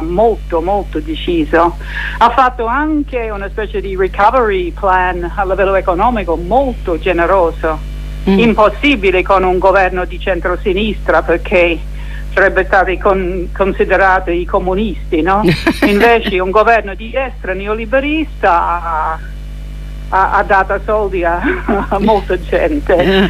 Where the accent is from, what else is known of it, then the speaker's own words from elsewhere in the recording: Australia; Italian is a second language; now in Italy; io australiana volevo tornare a casa quest'estate, impossibile, mi hanno detto forse, vabbè, io potevo andare da sola essendo australiana e stare in quarantena